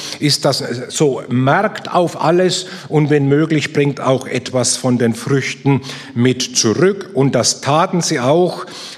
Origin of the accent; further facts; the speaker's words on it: Bavaria, Germany; accent: Franconian; ich komme ja aus Franken, wie ihr hört an meinem Zungenschlag